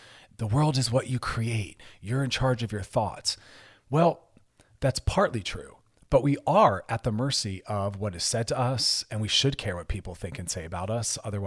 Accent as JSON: {"language": "English", "town": "Philadelphia", "region": "Pennsylvania", "country": "United States", "accent": "Philly", "said": "my Philly accent."}